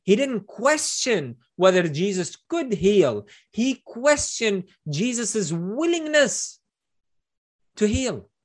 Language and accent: English; Sidon, South Governorate, Lebanon; I was born in Sidon. I grew up in Sidon, right?